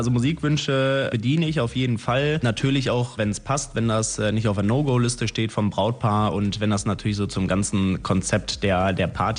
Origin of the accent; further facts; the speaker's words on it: Spain; Als Spanier hat man da so ein bisschen Rhythmus im Blut.